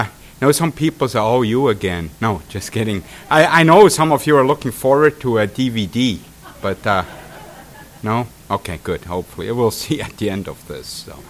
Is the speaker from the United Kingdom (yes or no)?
no; Switzerland; accent: Swiss; English is a second language; also for you guys to get used to my Swiss accent, that's why I'm talking all this.